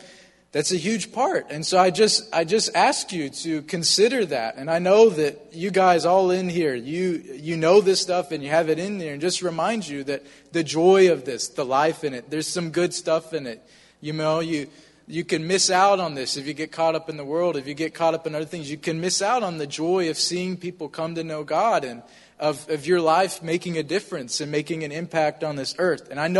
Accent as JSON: {"language": "English", "country": "United States", "said": "I'm like, I'm from Georgia, South Carolina, you know, these are not my teams."}